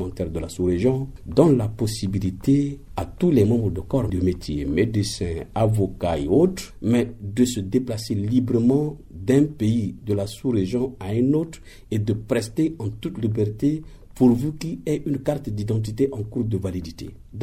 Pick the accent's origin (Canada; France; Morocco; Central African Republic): Central African Republic; Vous savez, je parle cette fois-ci en tant que centrafricain.